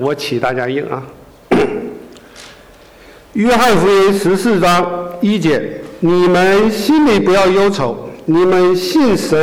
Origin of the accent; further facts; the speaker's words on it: Northeast China, China; 因为我也是东北人，